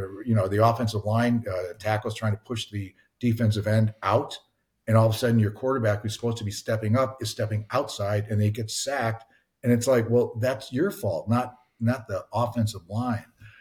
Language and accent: English; Chicago, Illinois, United States; We're all from Chicago.